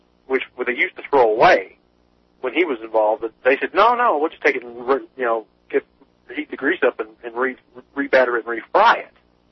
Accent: Corbin, Kentucky, United States; I grew up down there in Corbin with my best friend grew up. It was Williamsburg, which is right down, I mean, you're talking right on the Tennessee line.

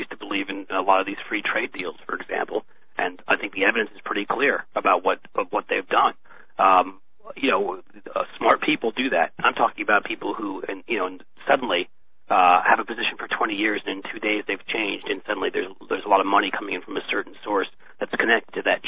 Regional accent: New York City, New York, United States; I lived in New York before moving to Washington. I mean, I grew up in New York City

